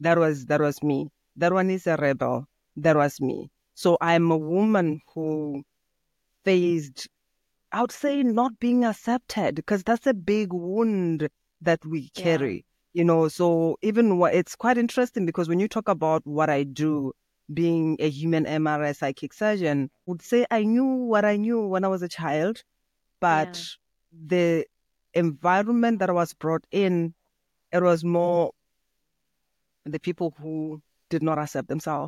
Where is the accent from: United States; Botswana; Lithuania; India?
Botswana; English is a second language; moved away as an adult; now in Germany; I come from Southern Africa in Botswana, but I've been residing in Germany for 10 plus years now.